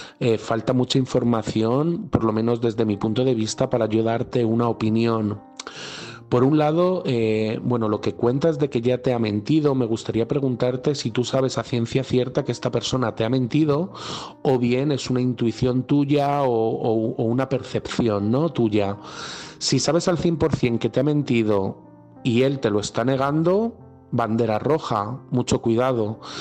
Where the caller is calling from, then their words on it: Madrid, Community of Madrid, Spain; de Madrid y mi mensaje es